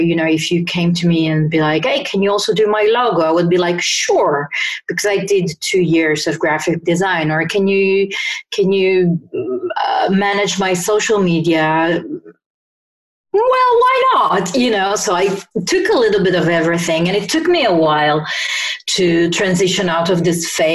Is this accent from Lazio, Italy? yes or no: no; Turin, Piedmont, Italy; English is a second language; we organized Work in Torino, which was the first, which is my hometown